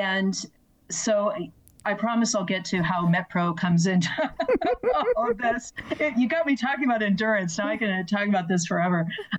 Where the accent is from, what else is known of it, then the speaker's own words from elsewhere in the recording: Boston, Massachusetts, United States; And growing up in Boston, that would have just been this incredibly spiritual thing.